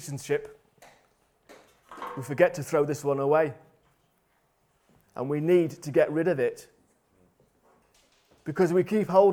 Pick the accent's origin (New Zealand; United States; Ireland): Ireland; Dublin; born there; I was born in Dublin, yet have a British citizen passport